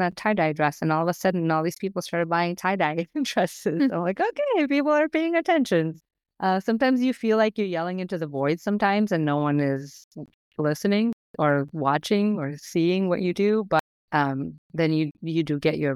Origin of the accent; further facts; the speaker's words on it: Lithuania; I grew up in Lithuania, so we actually didn't have a lot of clothes at our disposal when I was growing up. Like, it was the Soviet Union